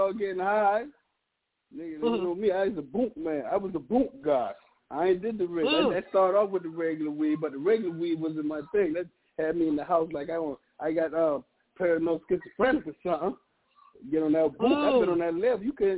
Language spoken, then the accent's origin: English; North Charleston, South Carolina, United States; Like I'm from North Charleston, you know what I'm saying? I grew up with every place. Liberty Park, Remote Grove, Ferndale, Rockdale, the Macon, D Road, Anaheim. Yeah, we came out poor. We grew up poor.